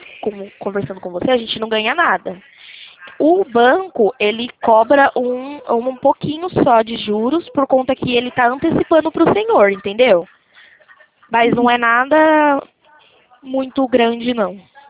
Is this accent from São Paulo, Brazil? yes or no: yes; Araras, São Paulo, Brazil; A gente é de Araras.